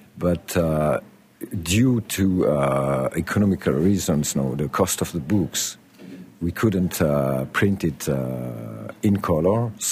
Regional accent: Sierre, Valais, Switzerland; I was born in Sierre, in Valais, which is a more or less a rural area of Switzerland in the Alps.

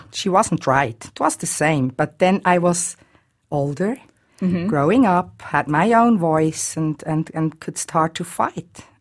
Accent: Morocco; now in Switzerland; I know African countries very well myself. I'm half caste from Morocco.

